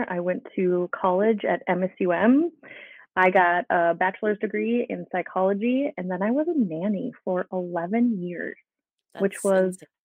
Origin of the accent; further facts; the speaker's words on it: Alexandria, Minnesota, United States; I grew up in Alexandria, Minnesota, land of the lakes.